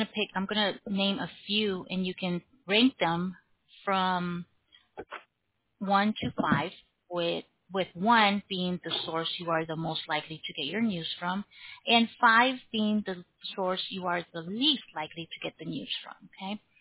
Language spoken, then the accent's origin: English; Phoenix, Arizona, United States; Phoenix, Arizona.